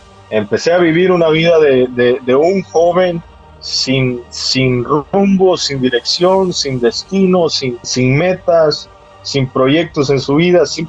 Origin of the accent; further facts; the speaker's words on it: Honduras; moved away as an adult; now in United States; soy un joven nacido y crecido en el Evangelio. A mis 18 años, después de graduarme del colegio, decido que mi vida tiene que tomar un rumbo diferente y decido emigrar a los Estados Unidos. En ese momento, antes de salir de Honduras